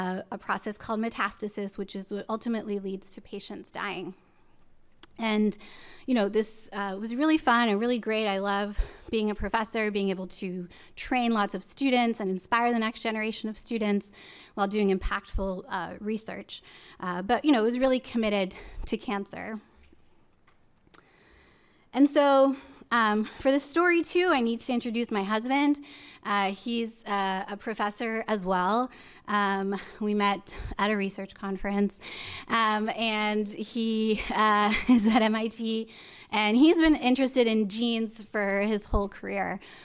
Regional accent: Paris, Île-de-France, France; I actually grew up in France. My dad is French, my mom is Canadian. And I grew up in Paris, went to a bilingual school that was an international school founded by NATO after World War II.

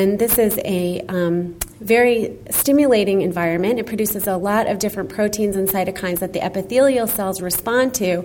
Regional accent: North Carolina, United States; And I also point out that I'm from North Carolina, which is not one of the blue states on that map.

